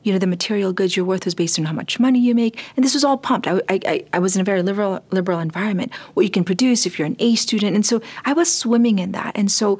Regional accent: Central Visayas, Philippines; now in United States; because I've been here 35 years, roughly. Mm. And I'm like, I'm Cebuano, very much so, but I'm also very American.

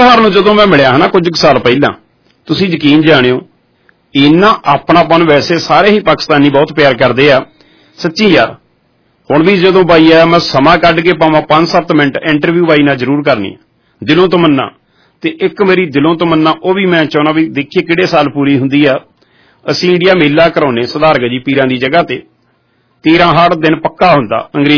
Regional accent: Punjab, India; now in Brampton, Canada; ਜਦੋਂ ਮੈਂ ਪੰਜਾਬ ਤੋਂ ਆਇਆ ਸੀ

